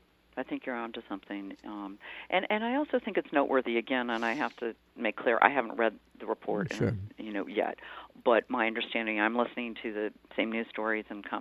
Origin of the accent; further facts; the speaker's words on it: Cheshire, Connecticut, United States; I hear from the growers in my hometown of Cheshire